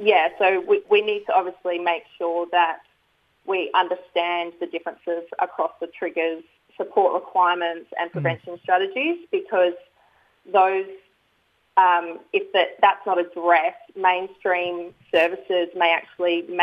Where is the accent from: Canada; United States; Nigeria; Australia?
Australia; Perth, Western Australia; also born or lived in Northern Territory; from the Northern Territory, but I was raised down on Wadjuknonga Buja in Perth, Western Australia.